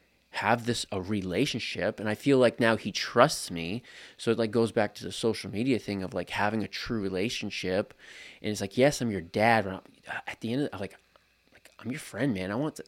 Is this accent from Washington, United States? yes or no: no; New Hampshire, United States; I grew up in New Hampshire, went to school there.